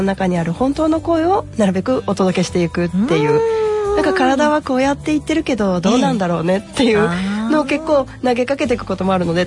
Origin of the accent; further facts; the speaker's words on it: Okazaki, Aichi, Japan; 地元岡崎で、自宅の方で、カラーセラピーだったりとか、あとは星読みの方も自宅の方でさせてもらっています。